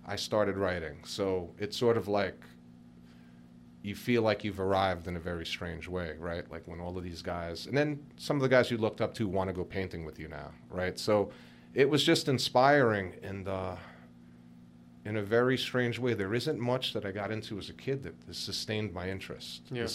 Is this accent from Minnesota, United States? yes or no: no; New York, United States; it was a pastime that everyone did growing up in New York.